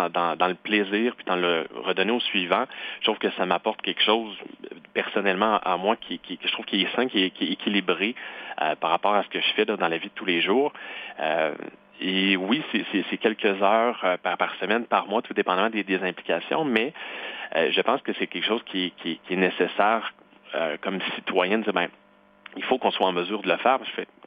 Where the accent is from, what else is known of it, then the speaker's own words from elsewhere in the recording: Lac-Mégantic, Quebec, Canada; dans le coin de Lac-Mégantic, là où j'ai grandi.